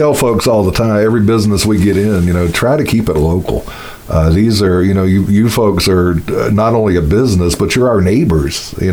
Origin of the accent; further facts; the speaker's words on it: the South, United States; Now, I know I'm from the South